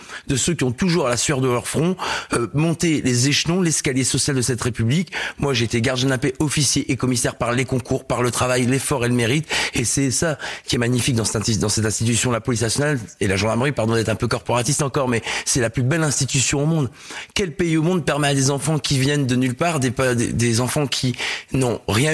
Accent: Hauts-de-France, France; comme on dit chez moi dans le Nord, c'est pas des péteux.

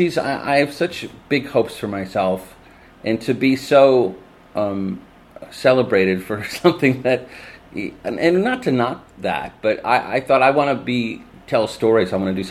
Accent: Elk Grove Village, Illinois, United States; It's called Channel 6 in Elk Grove Village, my hometown.

